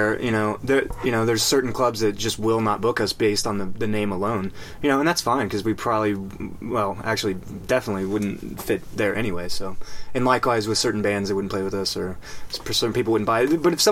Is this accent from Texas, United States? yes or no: no; Cincinnati, Ohio, United States; I come from Cincinnati, essentially. I grew up there.